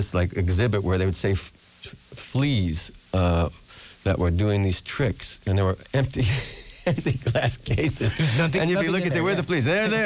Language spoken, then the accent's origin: English; New York, United States; growing up in the Bronx was very much like the films that you see, Bronx Tale and even Goodfellas.